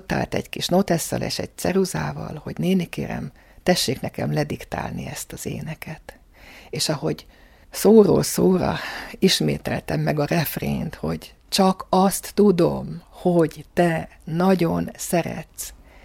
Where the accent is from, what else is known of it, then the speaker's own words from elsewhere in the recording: Dunaújváros, Fejér, Hungary; Ahogy említettem, Dunajvárosban én minden szempontból nagyon sikeres életet éltem. Egy szerető családban nőttem fel